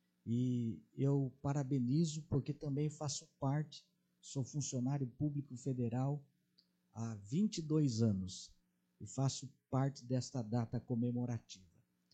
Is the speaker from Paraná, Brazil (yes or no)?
yes; Jataizinho, Paraná, Brazil; Somos brasileiros, somos cidadãos de Jataizinho, moramos aqui